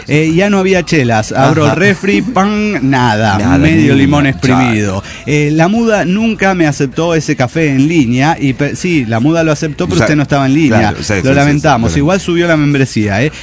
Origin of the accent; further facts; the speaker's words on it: Río Gallegos, Santa Cruz, Argentina; de Río Gallegos, Argentina.